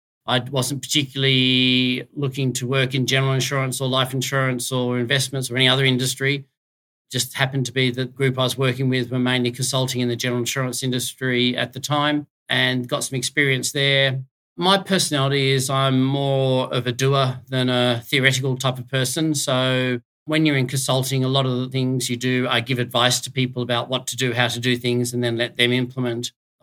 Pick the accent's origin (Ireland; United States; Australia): Australia; Sydney, New South Wales; I grew up in Sydney. I went to one school for my whole schooling.